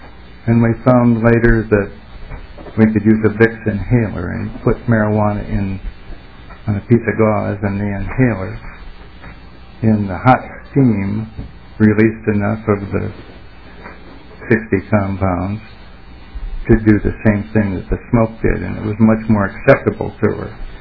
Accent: Michigan, United States; Last November, my home state of Michigan became the 13th state to approve the medical use of marijuana.

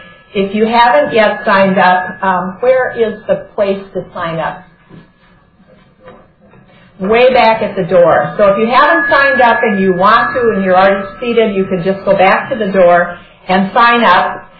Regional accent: Rochester, Minnesota, United States; now in Roseville, United States; I will just say I'm from Roseville. I'm 10 minutes north of the Capitol. I used to teach in St. Paul Public Schools at J.J. Hill. I grew up in Rochester

